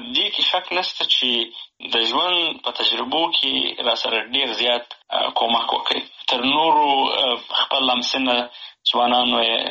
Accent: Helmand, Afghanistan; also born or lived in Bagram / Pakistan / Kandahar / Nangarhar; د هغې نه وروسته بیا بېرته راغلي یو په هلمند کښې. نو خاپوړي مې په هلمند کښې کړي دي، ابتدایي مکتب مې وړې شروع کړی، وروسته کندهار ته

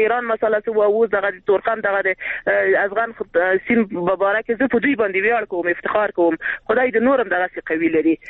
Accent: Paktia, Afghanistan; موږ بس ورسې د پکتیا نه

